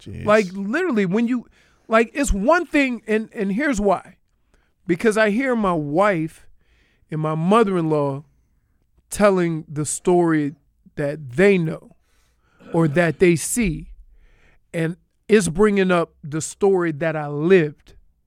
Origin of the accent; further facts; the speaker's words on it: New Orleans, Louisiana, United States; Because he understands where I grew up in New Orleans.